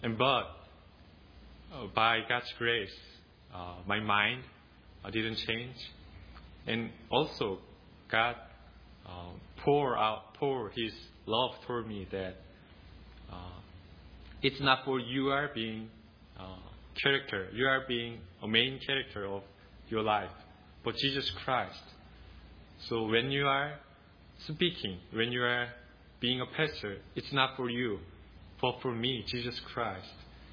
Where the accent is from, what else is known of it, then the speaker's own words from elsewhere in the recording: South Korea; English is a second language; I'm from South Korea, and I graduated from Bob Jones University.